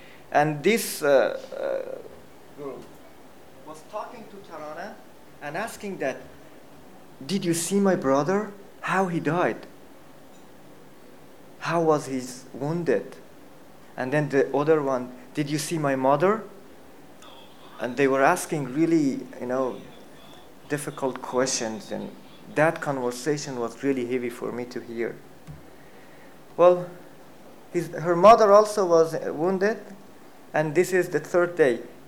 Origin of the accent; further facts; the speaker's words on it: Iran; English is a second language; I grew up in Iran. Different culture, different history, different society. And at the same time, because I was Afghan refugee, right?